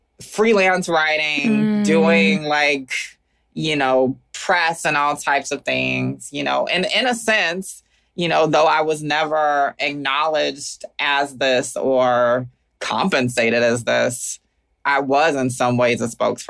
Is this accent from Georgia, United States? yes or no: yes; Atlanta, Georgia, United States; moved away as an adult; now in Oakland, United States; My first time living outside of Georgia at 25 years old.